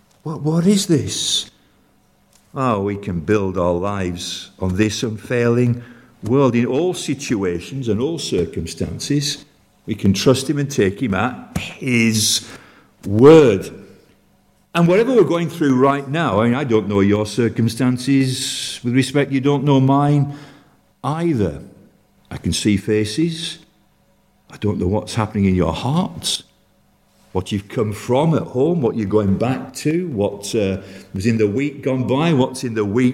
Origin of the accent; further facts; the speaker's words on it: Yorkshire and the Humber, United Kingdom; moved away as an adult; also born or lived in Colne, Lancashire; I was born in Colne, Lancashire. Spent 4 days in Lancashire, then moved into the glorious county of Yorkshire and brought up there in the Yorkshire Dales the next 18 years, and I've been 47 years away from that wonderful county. I hope I haven't lost my accent.